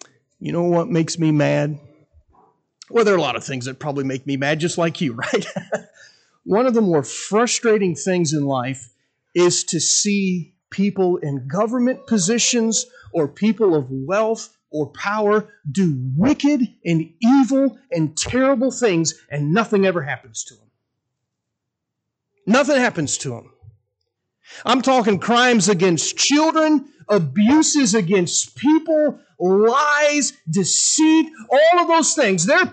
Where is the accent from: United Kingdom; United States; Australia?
United States; Columbus; I grew up in Columbus where it's flat and you can just see for miles.